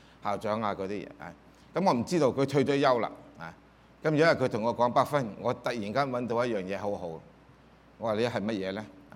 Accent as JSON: {"language": "Cantonese", "country": "China", "said": "我哋係中國人，唔好嘥啦，係咪啊？我60幾歲"}